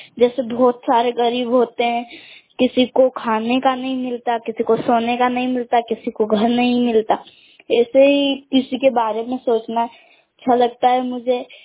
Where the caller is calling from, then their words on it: Kelod, Madhya Pradesh, India; मैं केलोद गांव से बोल रही हूँ। मेरा जिला एमपी है